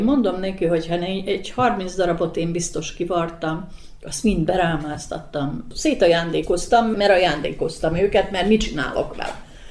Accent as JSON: {"language": "Hungarian", "town": "Csóka", "region": "Vojvodina", "country": "Serbia", "tie": "born there", "said": "Az egyetlen kivétel Csóka, ahova eljárunk, mert én csókai születésű vagyok, és valahogy a szívem az hazahúz."}